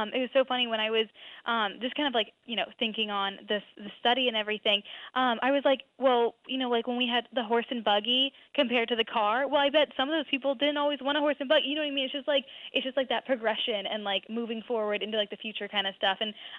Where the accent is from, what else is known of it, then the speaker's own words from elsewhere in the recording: Florida, United States; now in New York City, United States; I'm from Florida, and like now I live in New York City, which there's no golf courses anywhere.